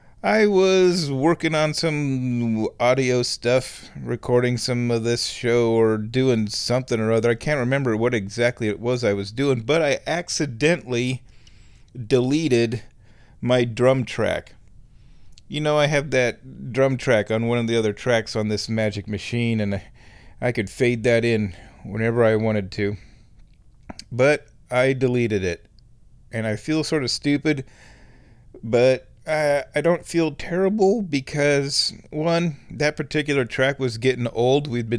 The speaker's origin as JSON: {"language": "English", "town": "Omaha", "region": "Nebraska", "country": "United States", "said": "I'm from Omaha, the same town that spawned the evil that is"}